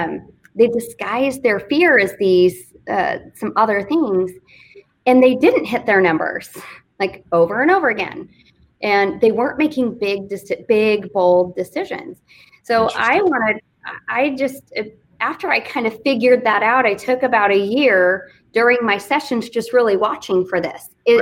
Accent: Fort Worth, Texas, United States; And now nobody wants to hire me because I'm from Fort Worth.

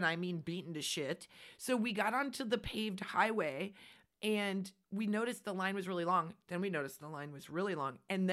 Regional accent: Nebraska, United States; We are from Nebraska. We are from flat and open spaces. We have no business taking side roads to anything.

